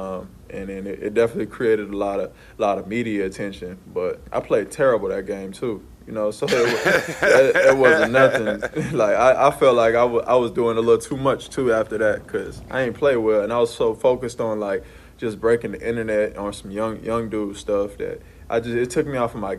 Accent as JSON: {"language": "English", "town": "New Orleans", "region": "Louisiana", "country": "United States", "said": "Man, I'm from New Orleans. So, you know, New Orleans has a culture about it that's smooth, jazz, French-esque."}